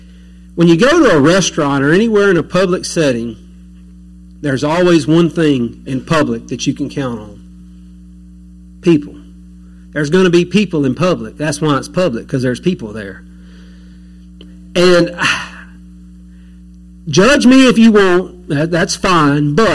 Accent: Harrisonburg, Virginia, United States; I said, we're from Harrisonburg. I said, if you jump in the river and just float for about 6 hours, you'll get there.

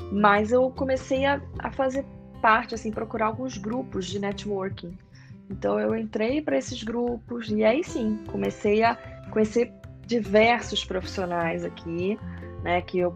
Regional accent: Rio de Janeiro, Brazil; eu sou do Rio de Janeiro, e o Rio de Janeiro andava, né, bem perigoso.

